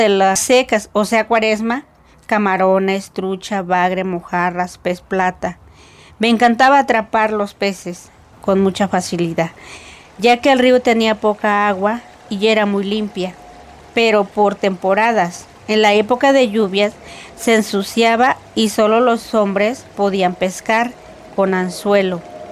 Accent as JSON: {"language": "Spanish", "town": "Hacienda Vieja", "region": "Guerrero", "country": "Mexico", "tie": "born or raised there", "said": "Nací en Hacienda Vieja, municipio de Tlacotepec, Guerrero, lugar montañoso, casi selvático. Abunda una gran variedad de árboles frutales, mangos, guamúcheles, naranjas, guanábanas, un lugar rico en vegetación."}